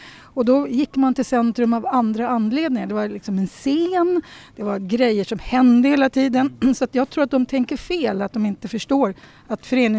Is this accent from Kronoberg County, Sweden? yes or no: no; Tyresö, Stockholm County, Sweden; vi kom från Tyresö